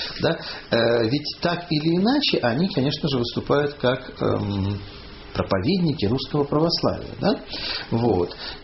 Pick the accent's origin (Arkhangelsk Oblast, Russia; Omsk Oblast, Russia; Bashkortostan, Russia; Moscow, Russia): Omsk Oblast, Russia; Omsk; вот я сам из Омска, едешь и видишь, как постепенно меняется этнический тип по территории России.